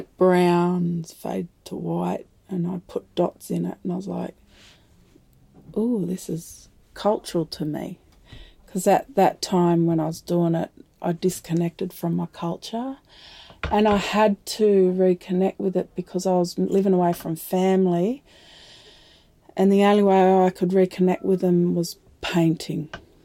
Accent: Sydney, New South Wales, Australia; I was born in Sydney, Crown Street Women's Hospital

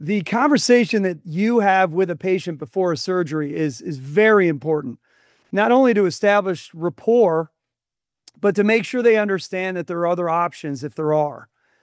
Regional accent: New York, United States; I'm originally from upstate New York, moved out to Ohio to go to law school.

